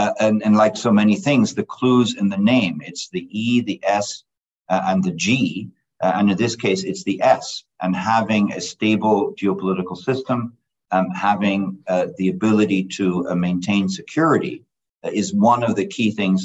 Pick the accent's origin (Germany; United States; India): Germany; I grew up in Germany during the Cold War. I used to carry a wallet with me that said made in West Germany, because that's where I grew up.